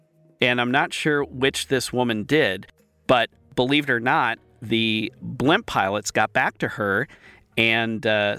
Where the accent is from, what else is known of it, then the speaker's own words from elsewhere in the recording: Ohio, United States; so I grew up near Akron, of course, where Goodyear's headquarters is, still is there now